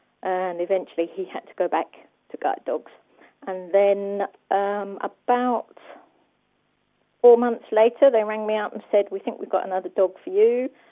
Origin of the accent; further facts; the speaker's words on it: London, United Kingdom; from London, and I have a black Labrador Retriever guide dog called Sky.